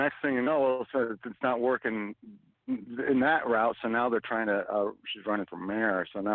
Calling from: Idaho, United States; from Idaho.

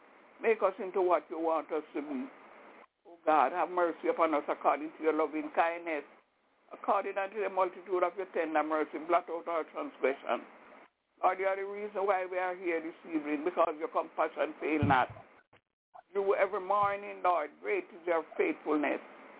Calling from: Albany, New York, United States; I'm calling from Albany, New York.

